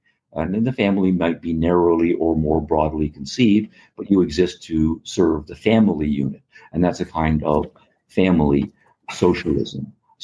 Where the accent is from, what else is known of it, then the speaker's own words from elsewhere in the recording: Canada; now in United States; So I'm originally from Canada. And now I'm living in the United States